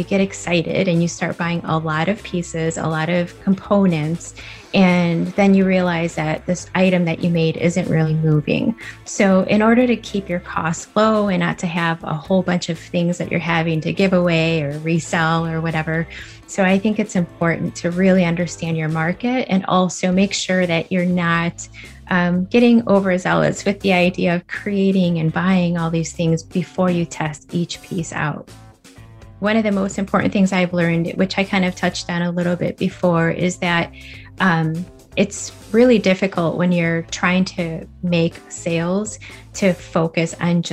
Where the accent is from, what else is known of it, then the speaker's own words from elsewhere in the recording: West Chicago, Illinois, United States; I'm from West Chicago, Illinois.